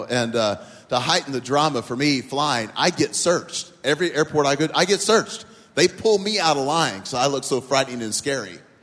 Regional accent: Oklahoma, United States; Everyone say hi, …. And I'm from Oklahoma.

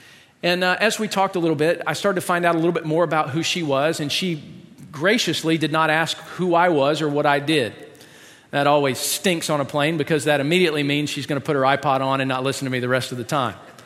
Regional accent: Buffalo, New York, United States; Yeah, I'm from Buffalo.

